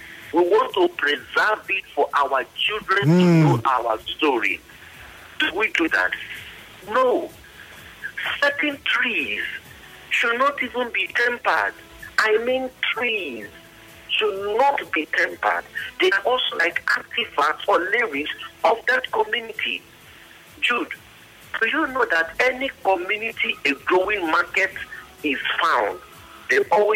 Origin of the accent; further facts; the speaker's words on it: Port Harcourt, Rivers, Nigeria; when we were growing up in Port Harcourt, we used to attend those wrestling?